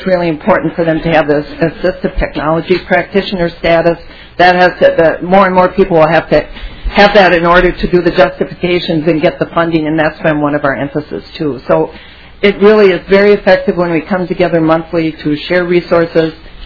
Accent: Cold Spring, Minnesota, United States; I'm from Cold Spring, Minnesota, sort of rural Stearns County.

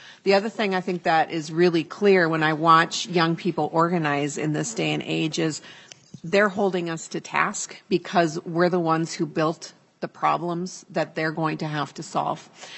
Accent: Chisago Lakes, Minnesota, United States; I had to speak up because Chisago Lakes is my hometown. Graduated from Chisago Lakes.

